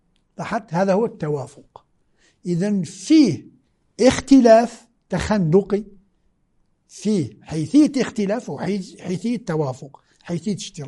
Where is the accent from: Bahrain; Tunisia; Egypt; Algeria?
Algeria; moved away as an adult; now in Qom, Iran; أول ما دخلت الحوزة في قم المقدسة وأنا جئت من الجزائر بذهنية جامعية، كنت أدرس في الجامعة الفيزياء النظرية